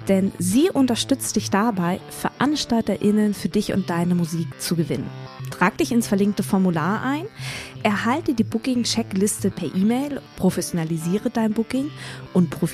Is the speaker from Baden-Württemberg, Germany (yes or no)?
no; Lower Saxony, Germany; born there; Ich komme gebürtig aus dem Wendland.